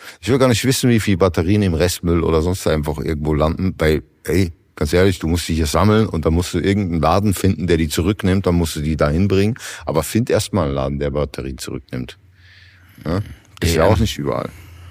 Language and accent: German; Austria; also born or lived in Netherlands